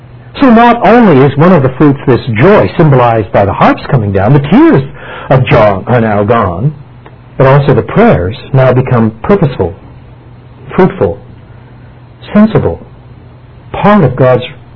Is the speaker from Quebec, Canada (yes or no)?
yes; Quebec, Canada; I was brought up in French Canada. I went into Northwest Saint Joseph in Montreal